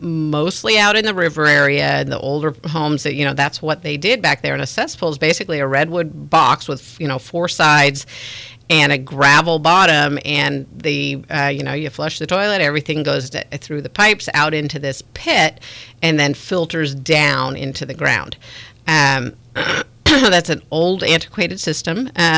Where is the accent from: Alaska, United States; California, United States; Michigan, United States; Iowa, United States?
California, United States; we used to go to Stinson Beach because I grew up in Marin